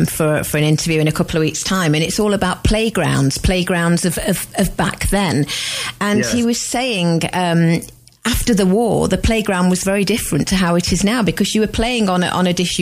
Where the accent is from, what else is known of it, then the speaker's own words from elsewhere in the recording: Derby, East Midlands, United Kingdom; You know, I recognised your accent. I'm from Derby too.